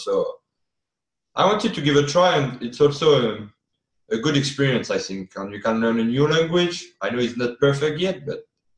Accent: France; moved away as an adult; now in United States; So, yeah, I come from France. So I came here in the U.S. So first of all, to play in college. So I ended up in Tennessee, in Tuscaloosa University, a D2 school. So I came in January

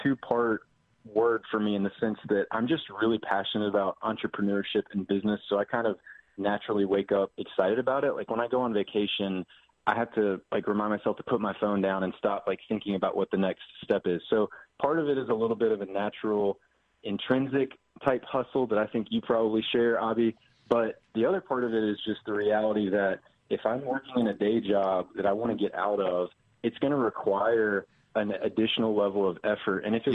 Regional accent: Atlanta, Georgia, United States; So I am born and raised in Atlanta, went to the University of Georgia, and I majored in real estate and finance.

